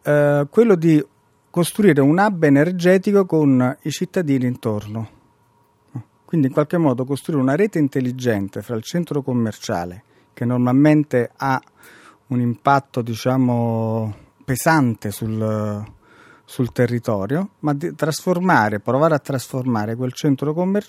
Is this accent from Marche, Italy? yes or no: no; Campania, Italy; Nel sud Italia, per fare, in Campania in particolare, la mia terra, così ne posso parlare male, no?